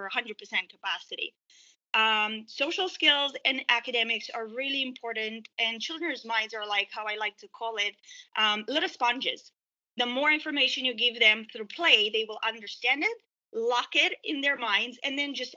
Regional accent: Romania; I was born and raised in Romania, a communist country, till about December of 89, when the revolution came and we removed our communist party.

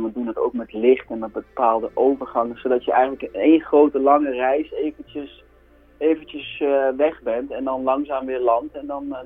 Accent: 's-Hertogenbosch, North Brabant, Netherlands; now in Sint-Michielsgestel, Netherlands; Ik kom uit Den Bosch en ik woon nu in Sint-Mierisch-Gestel.

